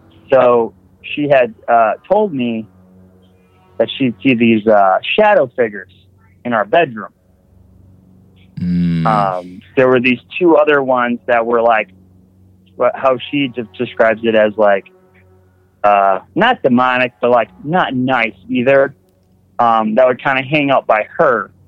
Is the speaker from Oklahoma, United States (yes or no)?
no; Wisconsin, United States; All right, so I'm calling from West Virginia. I'm from Wisconsin, but I live in West Virginia for the moment.